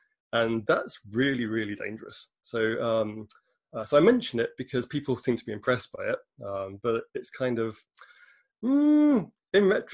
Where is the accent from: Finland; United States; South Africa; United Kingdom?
United Kingdom; London; So I come from I'm British, in case you haven't noticed. I grew up in West London.